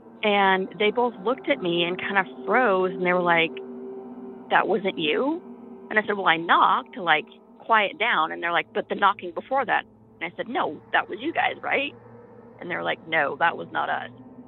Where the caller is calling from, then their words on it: Georgia, United States; I'm calling from Georgia, and this happened a few months ago.